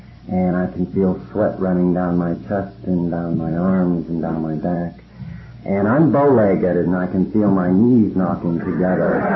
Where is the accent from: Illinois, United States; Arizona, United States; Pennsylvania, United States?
Pennsylvania, United States; Born and raised in Pennsylvania mountains, I knew the effects of alcohol on the family very early in my life.